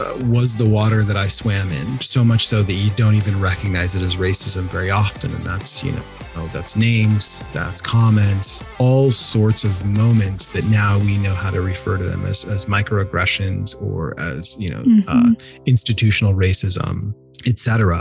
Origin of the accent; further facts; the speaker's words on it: Portland, Oregon, United States; While we grew up in Southwest Portland, we'd often sort of make our way over to Northeast and North Portland, where most of the Black population in Portland is.